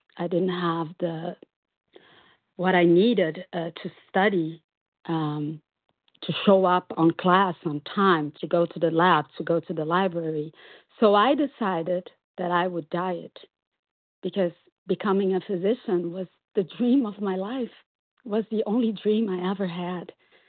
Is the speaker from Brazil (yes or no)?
yes; Brazil; English is a second language; I'm from Brazil.